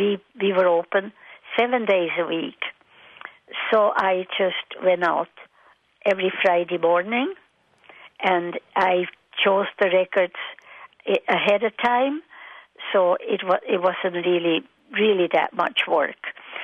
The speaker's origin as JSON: {"language": "English", "town": "Leissigen", "region": "Bern", "country": "Switzerland", "lives_now": "United States", "said": "I was from a little town called Leisigen, but it was close to Interlaken"}